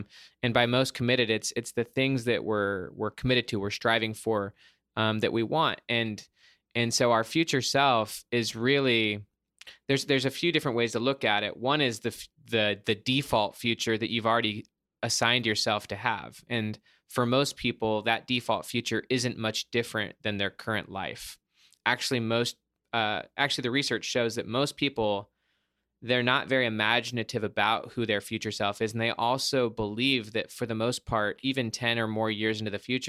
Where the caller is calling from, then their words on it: Windermere, Florida, United States; I am in Orlando, Florida. Windermere, to be specific.